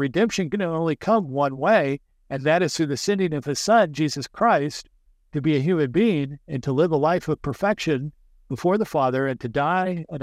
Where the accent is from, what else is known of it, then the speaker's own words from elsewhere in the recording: Denver, Colorado, United States; Yeah, I grew up largely in Denver, Colorado, and parents were divorced when I was young